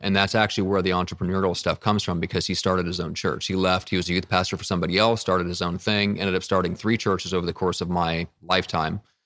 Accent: Midwest, United States; now in San Diego, United States

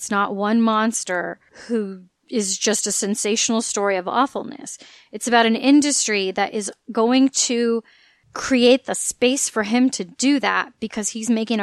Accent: San Diego, California, United States; Maya and I grew up in San Diego. I went to San Diego Comic-Con every year.

